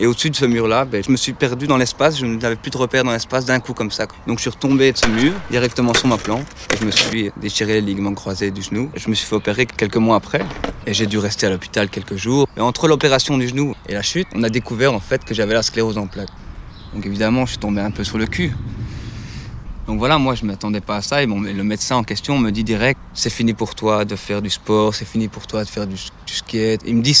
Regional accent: Charleroi, Wallonia, Belgium; j'ai 28 ans, je viens de Charleroi et je suis issu d'une des plus grandes familles de Charleroi.

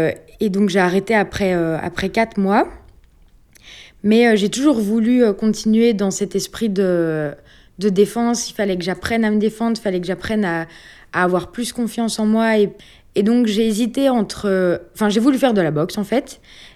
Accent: Braine-l'Alleud, Wallonia, Belgium; Je viens de Braine-l'Alleud et je suis étudiante en communication, marketing et corporate

